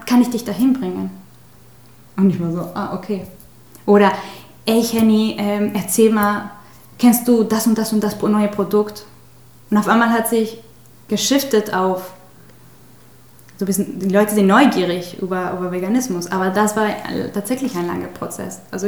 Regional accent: Mexico; Und als Mexikaner, die mexikanische Kultur, wir essen sehr gerne

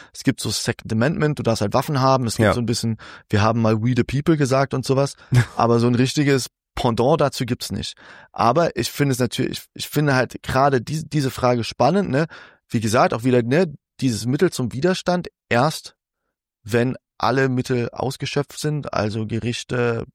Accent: Germany; ich als Deutscher, so, ne, und ich meine, ich bin Linker

